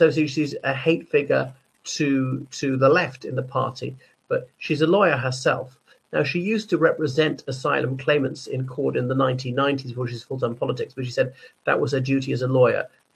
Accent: Ireland; from Ireland.

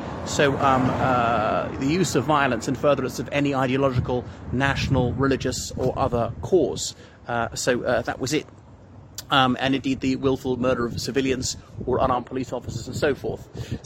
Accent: Ireland; from Ireland.

